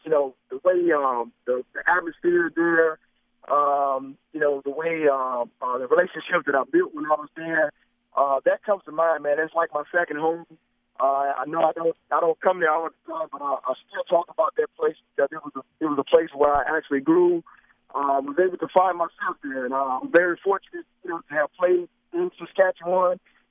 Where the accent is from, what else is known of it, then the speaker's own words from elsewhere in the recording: Greenville, Mississippi, United States; I'm living in Greenfield, Mississippi, back in my hometown.